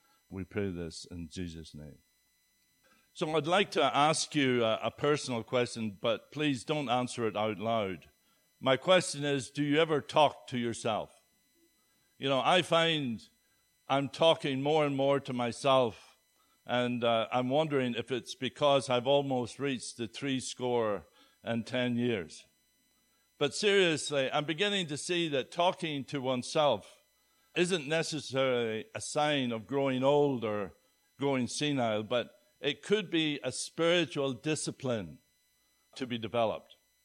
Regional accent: Northern Ireland, United Kingdom; I was born and raised in a little fishing village on the northeast coast of Ireland. Beautiful, beautiful place. Although growing up in Ireland in the 60s and 70s was not an easy experience.

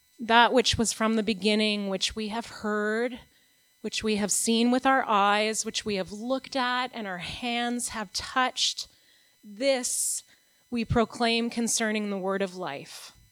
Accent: Toronto, Ontario, Canada; And just so you know a little bit about me, I was born here in Toronto at St. Michael's Hospital, grew up here, born and raised.

